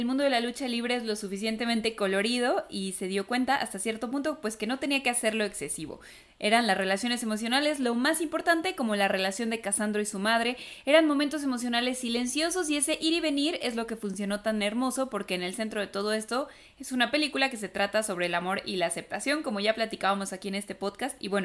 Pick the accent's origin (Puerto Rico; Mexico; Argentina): Mexico; por supuesto soy mexicana